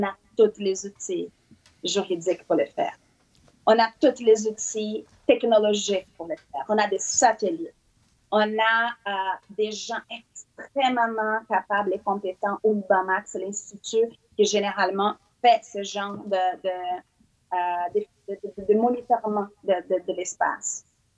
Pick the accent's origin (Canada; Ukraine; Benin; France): Canada; Quebec; En tant que Québécois et Québécoise, j'en doute que ce soit un principe, une valeur de notre société